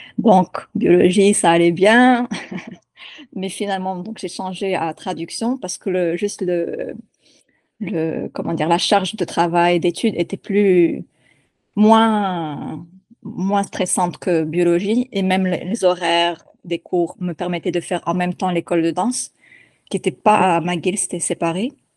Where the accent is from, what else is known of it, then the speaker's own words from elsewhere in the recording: Morocco; now in Canada; C'est pour ça que j'étais venue au Canada, en fait, aussi. En fait, c'est pour ça que je suis partie du Maroc, c'était pour faire de la danse.